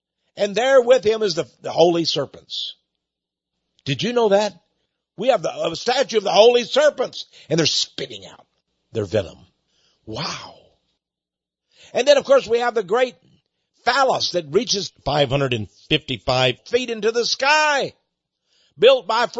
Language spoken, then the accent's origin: English; United States; I look at myself as just an American. I've never looked at myself as a Southerner. I've never looked at myself as a Northerner. I'm just an American.